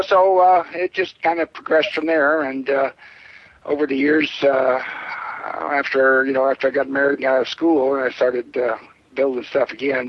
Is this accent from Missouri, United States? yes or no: no; Colorado, United States; But seeing I was raised out in Colorado, out in the middle of the plains, we had a lot of wide open spaces.